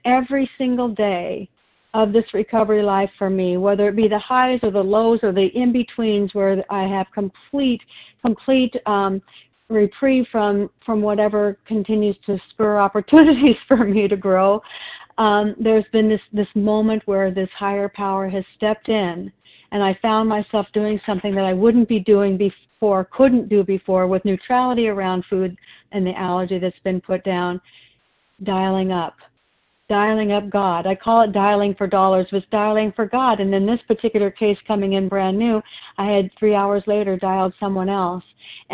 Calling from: Oregon, United States

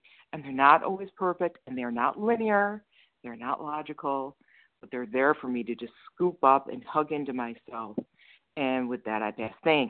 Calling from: New Jersey, United States; I'm calling from New Jersey.

